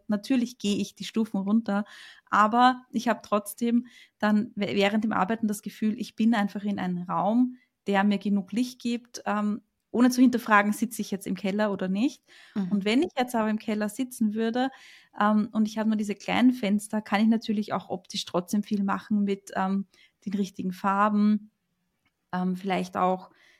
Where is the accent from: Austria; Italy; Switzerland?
Austria; wie man bei uns in Österreich sagt